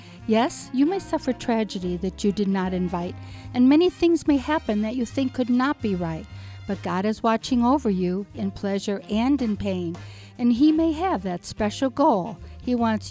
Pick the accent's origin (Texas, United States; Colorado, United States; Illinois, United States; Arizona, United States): Arizona, United States; Tucson; I'm from Tucson, Arizona.